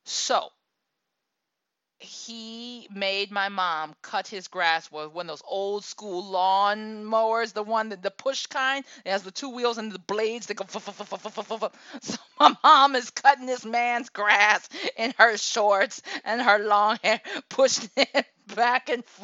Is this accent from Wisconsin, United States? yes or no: no; Akron, Ohio, United States; even where we're from Akron, Ohio, what? Even our upper poverty, lower working class neighborhood, you had a house, and most people had a very good sized yard.